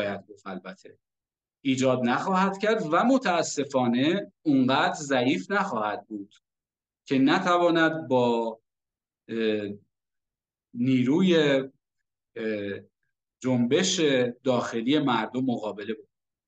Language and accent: Persian; Iran; من با این قضیه به عنوان یک ایرانی و به عنوان یک کارشناس رسانه، به عنوان یک روزنامه‌نگار تحقیقی هم مخالفم و هم منتقد.